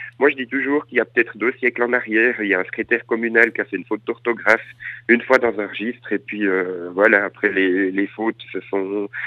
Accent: Jura, Switzerland; je suis jurassien.

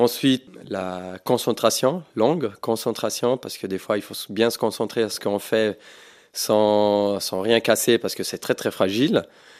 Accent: Switzerland; je viens de la Suisse, je suis horloger

